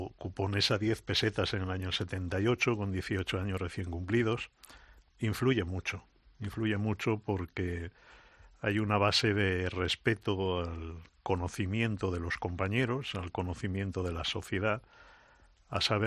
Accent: Galicia, Spain; Yo que soy de Galicia

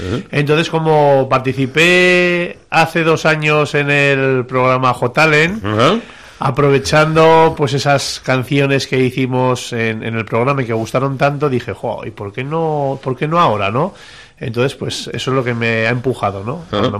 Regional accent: Castejón, Navarre, Spain; está el puente de mi pueblo, el puente de Castejón

